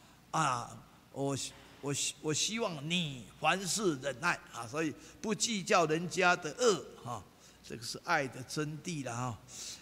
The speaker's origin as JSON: {"language": "Chinese", "country": "Taiwan", "said": "啊，我们这个台湾人讲话哦，我说台湾话很有学问"}